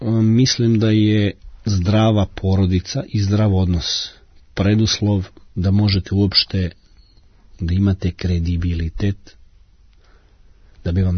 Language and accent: Serbian; Klek, Vojvodina, Serbia; Ja sam iz Kleka.